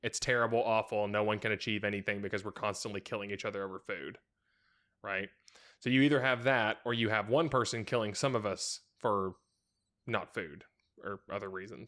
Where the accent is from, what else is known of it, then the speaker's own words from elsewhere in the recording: United States; I paid a lot more attention to American history, being an American, than other world histories growing up.